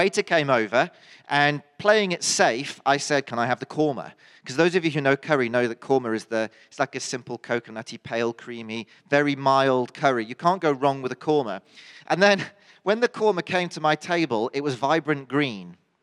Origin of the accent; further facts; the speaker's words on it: England, United Kingdom; I'm proud to be English. I know, incredible though that sounds, I am proud to be English. And being British, I've always enjoyed Indian cuisine.